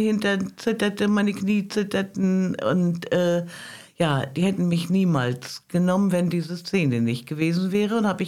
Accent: Mecklenburg-Vorpommern, Germany; Ich bin gebürtige Rüganerin. Da bin ich auch ganz stolz drauf, hatte eine traumhafte Kindheit bei meinen Großeltern auf der Insel Rügen.

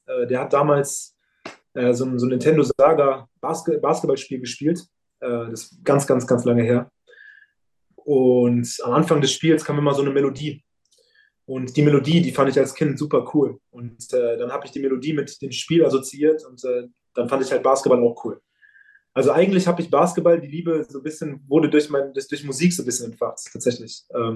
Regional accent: Berlin, Germany; Ich bin groß geworden in Charlottenburg in Berlin. Genau, genau, Charlottenburg, also praktisch sehr zentral, sehr, sehr städtlich, also in der Nähe des Kudamms.

